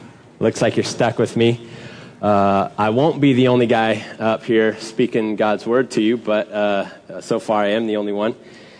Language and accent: English; Phoenix, Arizona, United States; I grew up in Phoenix, Arizona, where everything is always bright and hot and dry.